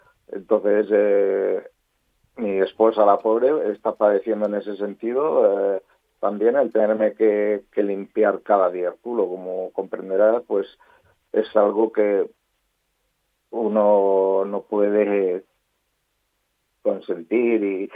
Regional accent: Valladolid, Castile and León, Spain; moved away as an adult; now in Formentera, Spain; Sí, no, yo soy de Valladolid.

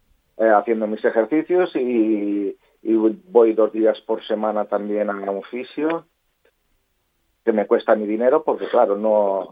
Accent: Valladolid, Castile and León, Spain; moved away as an adult; now in Formentera, Spain; Sí, no, yo soy de Valladolid.

